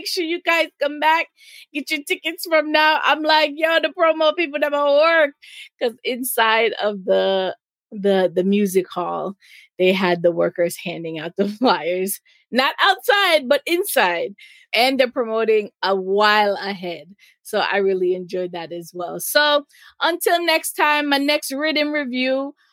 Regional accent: Jamaica; as a Jamaican

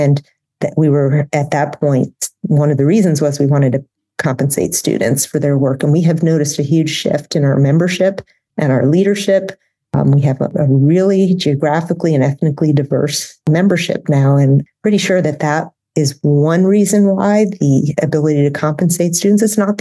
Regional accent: Boston, Massachusetts, United States; also born or lived in Florida; now in Kentucky, United States; I'm originally from Boston, taught in Florida, been in Kentucky most of my adult life. My husband's from here.

